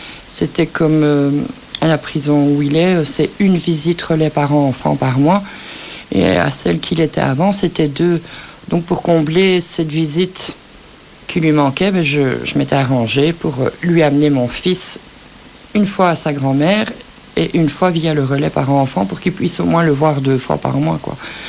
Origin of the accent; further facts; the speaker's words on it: Charleroi, Wallonia, Belgium; Moi, je suis de Charleroi.